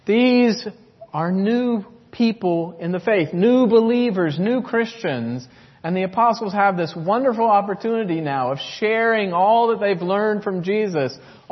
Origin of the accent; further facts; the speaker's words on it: United States; And growing up in the United States, our guard is immediately up.